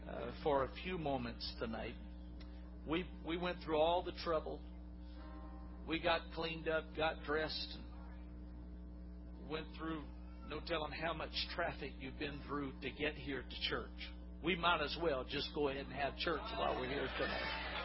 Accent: Georgia, United States; we're from South Georgia, and it gets awfully hot in Georgia around this time of the year.

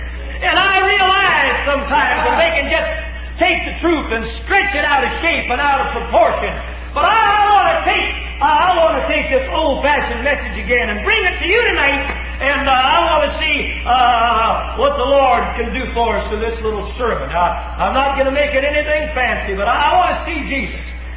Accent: Los Angeles, California, United States; and every friend I was raised with in Los Angeles, they're not going this way.

